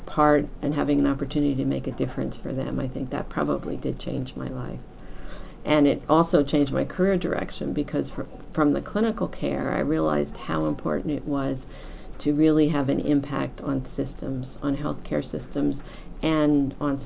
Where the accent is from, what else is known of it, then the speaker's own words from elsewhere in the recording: Philadelphia, Pennsylvania, United States; So I grew up in Philadelphia.